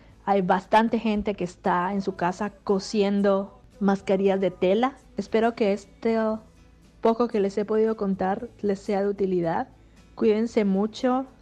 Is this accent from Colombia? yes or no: no; Guatemala; now in United States; soy guatemalteca y desde hace 5 años vivo en California, en el área de San Francisco.